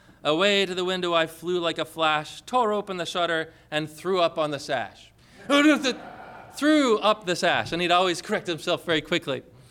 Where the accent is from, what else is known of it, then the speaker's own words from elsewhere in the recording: Connecticut, United States; When I was younger, I remember one of the best things I remember about growing up in Connecticut and Christmas time is I love the winter.